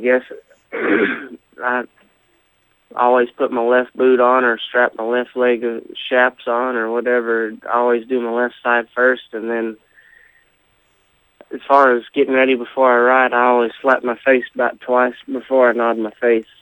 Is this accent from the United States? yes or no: yes; Bloomfield, New Mexico, United States; Yeah, I grew up in Bloomfield. I moved to Bloomfield when I was 6 years old and was there till I was dang near 22. So, that's got to be my hometown.